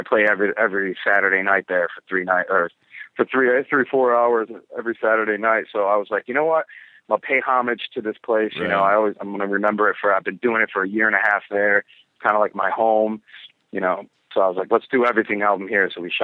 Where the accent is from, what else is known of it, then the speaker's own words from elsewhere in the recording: Manhattan, New York, United States; You know, I grew up in Manhattan